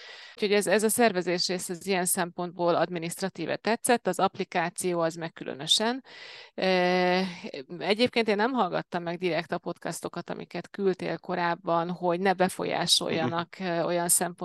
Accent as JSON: {"language": "Hungarian", "country": "Hungary", "said": "gondoltam magamban, hogy nem hiába születtem magyarnak"}